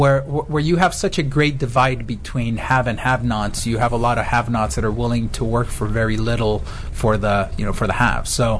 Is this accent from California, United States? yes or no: yes; San Diego, California, United States; also born or lived in Mexico; my parents, originally from Mexico. I was born in Mexico and grew up in San Diego.